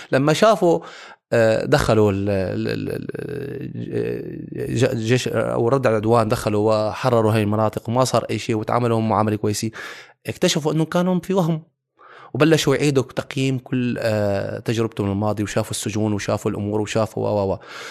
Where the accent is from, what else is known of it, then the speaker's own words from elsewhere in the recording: Syria; نحن الآن أمام تجربة من بعضنا كسوريين كليتنا